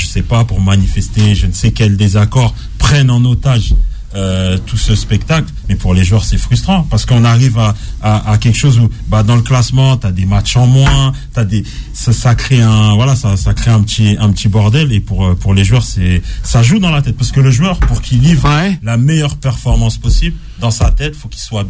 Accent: Le Blanc-Mesnil, Île-de-France, France; born there; C'est ma ville natale.

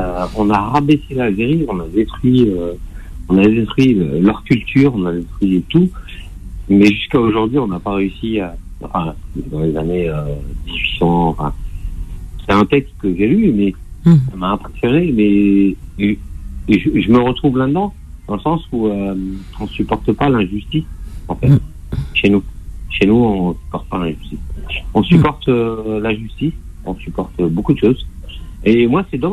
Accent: Île-de-France, France; Je suis pas du Val d'Oise, je suis du Val d'Oise.

